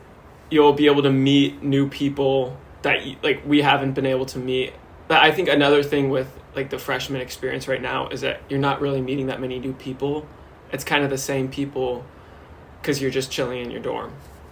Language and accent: English; Dallas, Texas, United States; I am a freshman. I am majoring in business administration, and I'm from Dallas, Texas